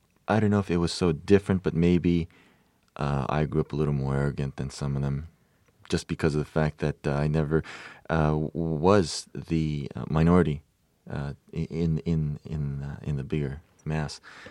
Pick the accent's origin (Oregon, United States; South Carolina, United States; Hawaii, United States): Hawaii, United States; Well, growing up in Hawaii, Japanese, there's 77% of the population there.